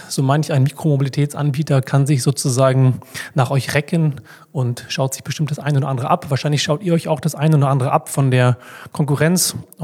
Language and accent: German; Hamburg, Germany; als Hamburger in Berlin zu sein